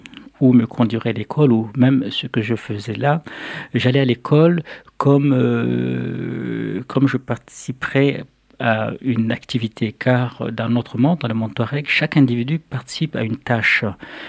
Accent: Agadez, Niger; Je suis né à Agadez, donc dans le désert nigérien. J'ai grandi là-bas, j'ai reçu une double éducation, l'éducation Touareg et l'éducation occidentale

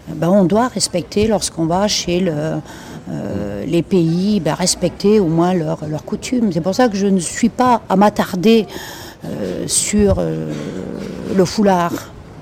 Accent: France; moi je suis française aussi, moi j'aime mon pays

